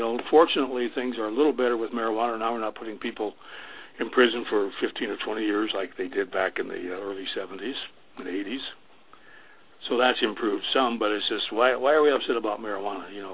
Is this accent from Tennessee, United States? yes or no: no; Colorado, United States; But with the successes in Colorado, which I was heavily involved in, being my home state